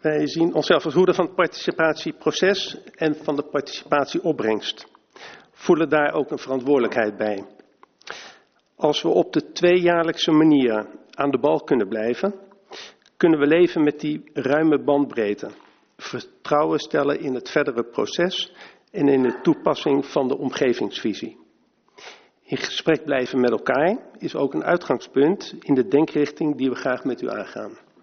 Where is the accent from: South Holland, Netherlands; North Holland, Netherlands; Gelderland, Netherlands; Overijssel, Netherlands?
North Holland, Netherlands; Hilversum; geboren en getogen in Hilversum Zuidoost.